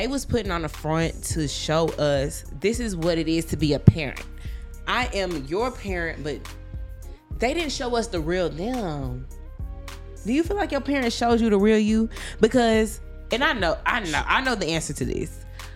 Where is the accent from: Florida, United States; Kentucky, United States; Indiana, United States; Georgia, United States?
Georgia, United States; Atlanta; also born or lived in US Virgin Islands; I'm not from there. I'm from here. Well, no, I am from there, but I'm pretty much from Atlanta.